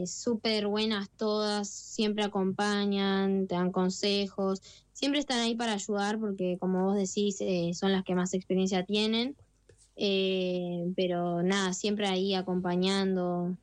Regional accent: Pilar, Buenos Aires Province, Argentina; also born or lived in Morón; yo nací en Morón, pero sí, actualmente vivo en Pilar.

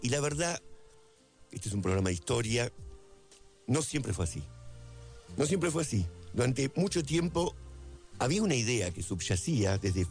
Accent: Argentina; hay un discurso persistente de hacernos creer que no somos valiosos los argentinos. Un discurso persistente adentro de la Argentina, no digo afuera.

